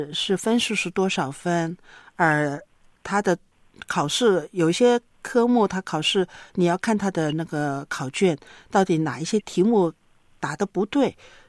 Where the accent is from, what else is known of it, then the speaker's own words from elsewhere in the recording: China; 我们中国人呢，就觉得孩子做得好的是理所当然的